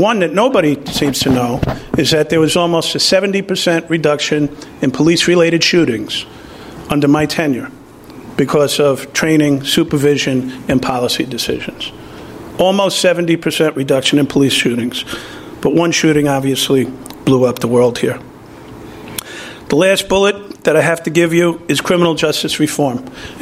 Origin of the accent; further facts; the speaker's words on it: Ireland; I'm a Taurus, I'm a linebacker, and I'm Irish.